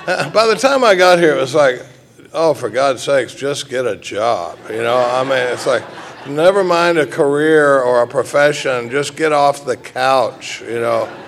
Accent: Dallas, Texas, United States; now in Austin, United States; I come from Dallas, Texas, and I come from a pretty normal family. We live in Austin now.

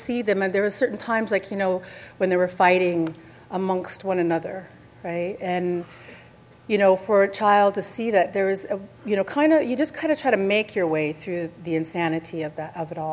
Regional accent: Havre, Montana, United States; born there; And I was born on the High Line in a little town called Haver.

